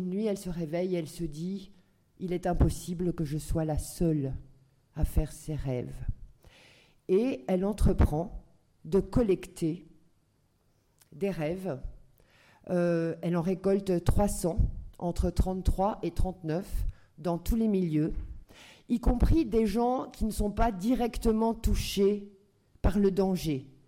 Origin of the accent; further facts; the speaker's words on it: France; je suis française